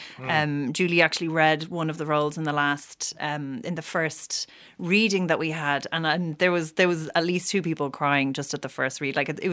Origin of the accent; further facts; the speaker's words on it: Cork, County Cork, Ireland; now in Dublin, Ireland; I grew up in Cork City. I have family all over. Mm. So, and then I moved to Finglas.